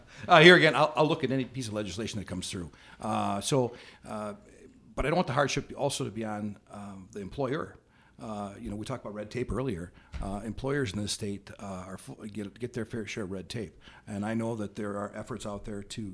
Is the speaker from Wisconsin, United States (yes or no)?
yes; Rhinelander, Wisconsin, United States; This is why I never left my hometown community of Rhinelander.